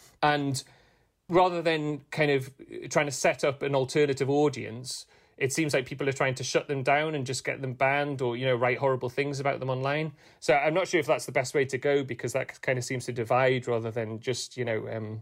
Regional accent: Newcastle, North East England, United Kingdom; So I'm from Newcastle.

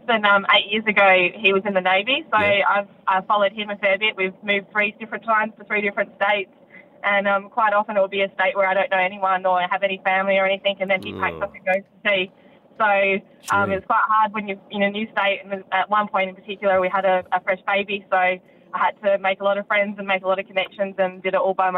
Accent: Adelaide, South Australia, Australia; Well, I'm actually from Adelaide.

